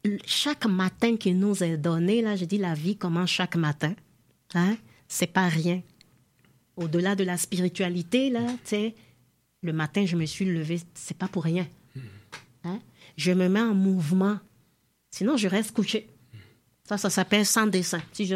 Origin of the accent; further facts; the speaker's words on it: Benin; je suis originaire du Bénin, puis j'ai 8 sœurs, j'ai 2 frères